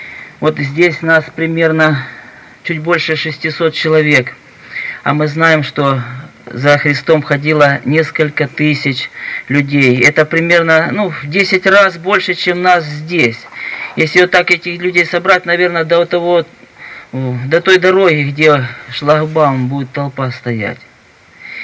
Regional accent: Timashevsk, Krasnodar Krai, Russia; из Тимошевска.

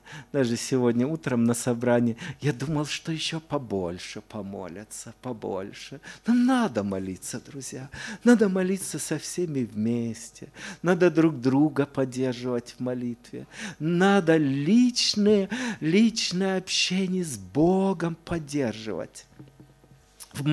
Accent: Omsk Oblast, Russia; Я вырос в Омской области

